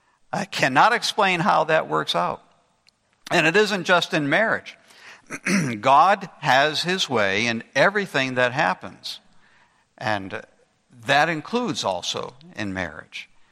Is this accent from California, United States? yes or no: no; Massachusetts, United States; She was growing up in Pittsburgh in an entirely different religious environment than what I was growing up in Massachusetts.